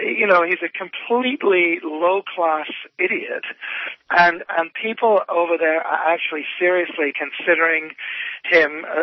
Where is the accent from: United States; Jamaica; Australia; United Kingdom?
United Kingdom; England; I mean, as an Englishman, it strikes me as kind of amusing.